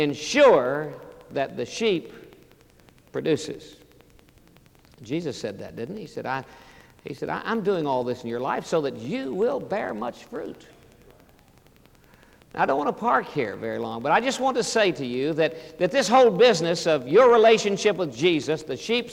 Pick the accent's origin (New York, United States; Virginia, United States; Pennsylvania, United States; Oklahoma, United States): Oklahoma, United States; I come from Oklahoma. Cowboys hate sheep.